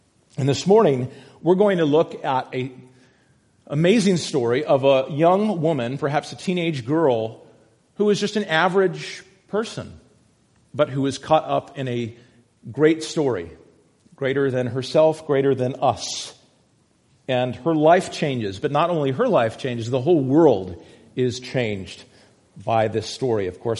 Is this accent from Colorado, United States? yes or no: no; Massachusetts, United States; I grew up in Massachusetts